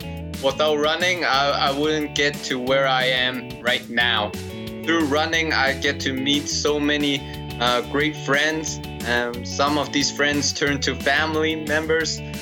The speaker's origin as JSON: {"language": "English", "town": "Calgary", "region": "Alberta", "country": "Canada", "tie": "born or raised there", "said": "I'm 29 years old, and I was born in Calgary, Alberta, Canada, and I'm raised up here, and I'm still living in the city."}